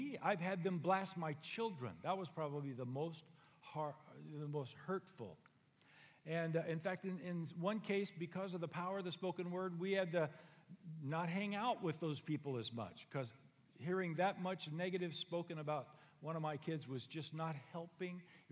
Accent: Dos Palos, California, United States; So I'm from Dos Palos, about 60 miles from here. And when I was growing up, I was one of the Okies and Arkies that lived in that area.

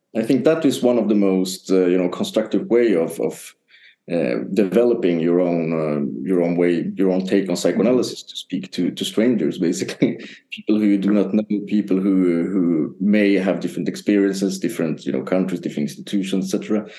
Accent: Sweden; English is a second language; Well, I come from Sweden.

